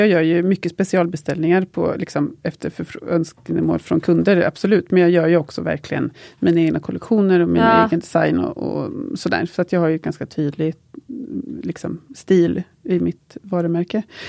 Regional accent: Östergötland, Sweden; now in Stockholm, Sweden; Passande, jag kommer ju från Östergötland, så.

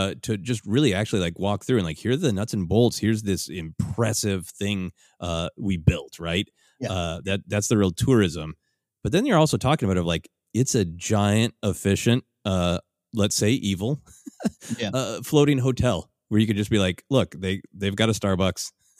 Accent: Minnesota, United States; I have lived in extreme cold growing up in Minnesota, which runs both extremely cold, extremely hot, and almost nothing in between.

